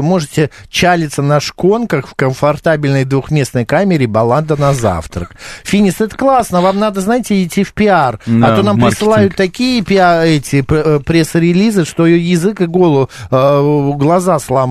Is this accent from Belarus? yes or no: no; Russia; Я говорю: «Вы, потому что мы из России».